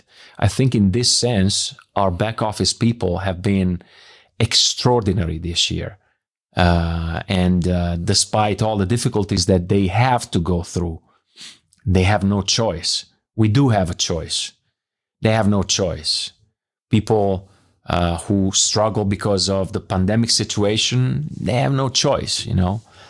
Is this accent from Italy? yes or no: yes; Bologna, Emilia-Romagna, Italy; he's from Milan and I'm from Bologna